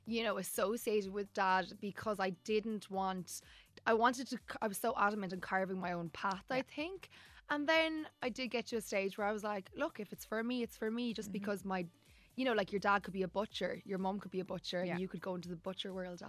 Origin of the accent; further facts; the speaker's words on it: Limerick, Munster, Ireland; Yeah, and I'm from Limerick, so I'm very lucky because the best people are from Limerick.